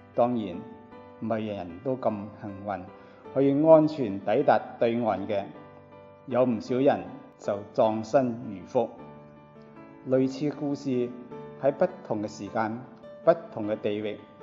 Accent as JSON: {"language": "Chinese", "country": "Hong Kong", "tie": "born there", "moved": "yes", "said": "我是在香港出生的客家人，大半生以作客的身份、移民的身份，在异国之乡读书、工作、建立家园。"}